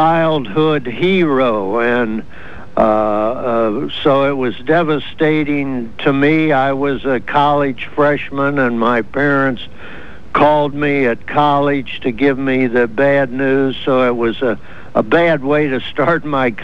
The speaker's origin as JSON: {"language": "English", "town": "Dayton", "region": "Ohio", "country": "United States", "tie": "born or raised there", "said": "I grew up in Dayton, Ohio. In those days, it was 140 miles away, and it took 4 hours to get there."}